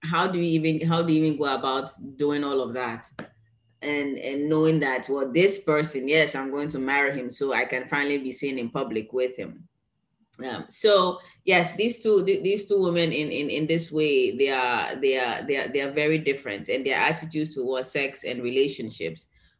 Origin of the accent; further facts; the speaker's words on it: Ghana; me growing up in Ghana.